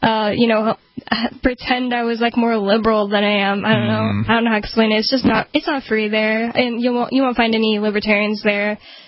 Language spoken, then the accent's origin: English; Texas, United States; I'm from Texas and I love the culture.